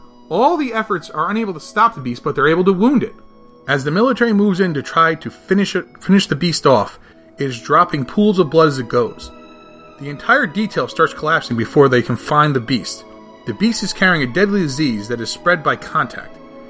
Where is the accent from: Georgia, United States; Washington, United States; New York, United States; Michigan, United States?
New York, United States; it being a New Yorker and seeing shots in New York and stuff like that, this thing kind of hits home